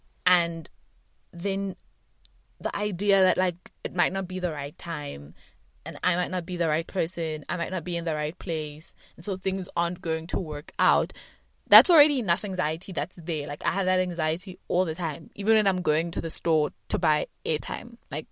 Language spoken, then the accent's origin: English; South Africa; accent: South African; My love out for this week goes to the South African constituency and my accent.